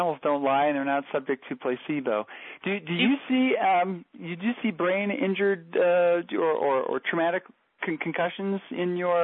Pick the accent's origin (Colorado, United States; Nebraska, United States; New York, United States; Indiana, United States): Nebraska, United States; I was born and raised in Nebraska, for heaven's sakes.